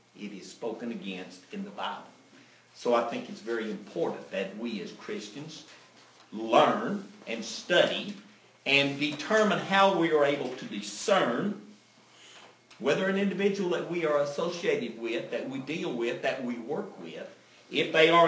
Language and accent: English; Texas, United States; being a Texan and an American probably may give us a little more problem than it does other peoples in the world.